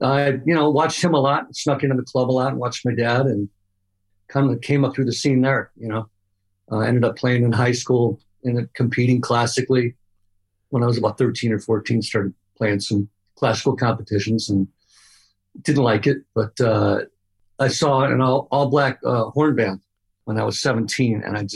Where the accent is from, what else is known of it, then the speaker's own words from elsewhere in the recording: Lansing, Michigan, United States; No, Michigan. I grew up in Lansing, Michigan.